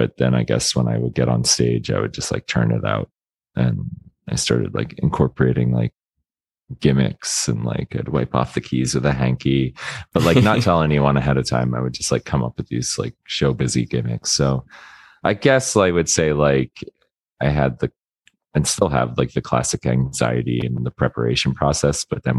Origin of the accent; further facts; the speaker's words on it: Florida, United States; I mean, I grew up in Florida. I went to Florida State for music ed percussion.